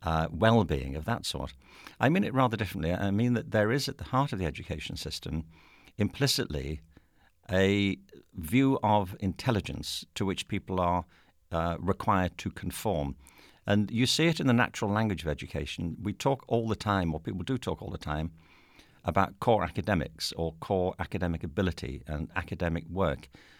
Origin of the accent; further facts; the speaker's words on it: Liverpool, North West England, United Kingdom; now in United States; But I was raised in England, in Liverpool, which is where … are from, and I was born there in 1950. And I'm one of seven children